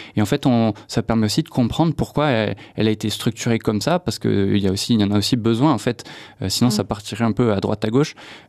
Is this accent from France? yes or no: yes; Tarbes, Occitanie, France; also born or lived in Lourdes; Moi je suis né à Lourdes et j'ai grandi à Tarbes et j'ai fait toute ma scolarité à Tarbes. Après je suis un petit peu parti à Toulouse pour les études, mais je suis revenu travailler à Tarbes dès que j'avais fini les études.